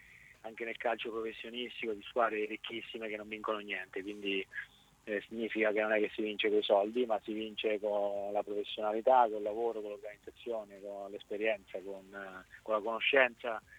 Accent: Marche, Italy; Piazza che io sono marchigiano, quindi è una piazza

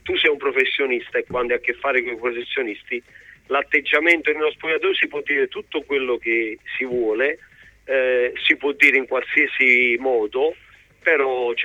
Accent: Campania, Italy; anche se sono campano

